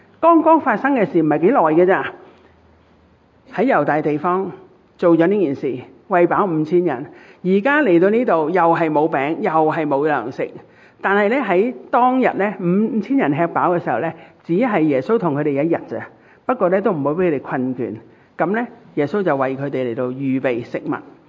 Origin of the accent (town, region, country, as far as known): Hong Kong